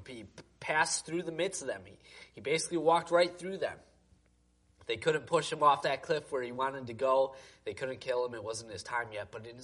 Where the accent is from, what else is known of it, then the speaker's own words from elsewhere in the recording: Wisconsin, United States; I grew up in Wisconsin